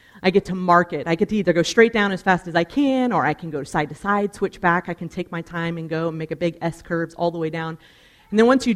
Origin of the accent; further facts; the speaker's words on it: Colorado, United States; these kinds of days remind me of growing up in Colorado.